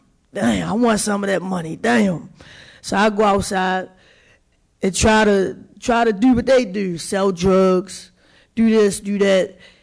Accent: Baltimore, Maryland, United States; born there; I was born in Baltimore 27 years ago

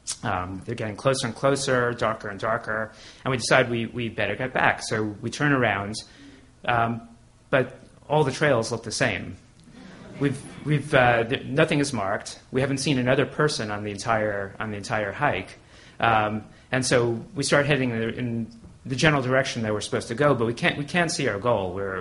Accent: Brooklyn, New York, United States; two Jewish people from Brooklyn, and it's a camping story. And so, you know, growing up in Brooklyn

